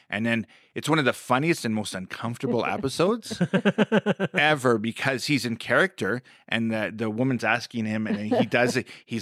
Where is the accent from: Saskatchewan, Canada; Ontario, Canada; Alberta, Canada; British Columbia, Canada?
Ontario, Canada; Sudbury; So the song brings us back because we grew up in Sudbury, Ontario.